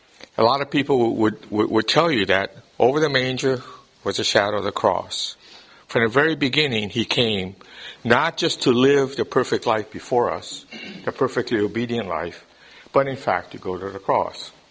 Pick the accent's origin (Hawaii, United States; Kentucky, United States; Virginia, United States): Hawaii, United States; I remember growing up in Hawaii. Hawaii is a strange place, if any of you have lived there for any amount of time. It's very eclectic.